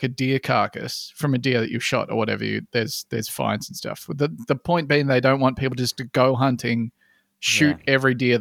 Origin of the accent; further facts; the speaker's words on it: Idaho, United States; I'm from Idaho.